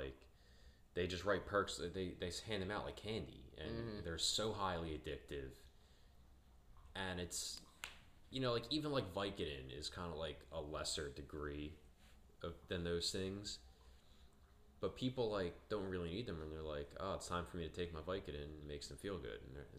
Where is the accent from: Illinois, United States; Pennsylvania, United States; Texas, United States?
Pennsylvania, United States; Philadelphia; Like, I'm working in South Philly. I grew up in South Philly.